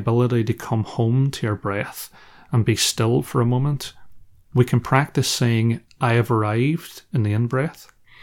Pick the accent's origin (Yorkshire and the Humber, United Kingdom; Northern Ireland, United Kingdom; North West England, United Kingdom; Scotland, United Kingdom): Northern Ireland, United Kingdom; accent: Northern Irish; those of you who've listened to the podcast for a while and are used to my Northern Irish accent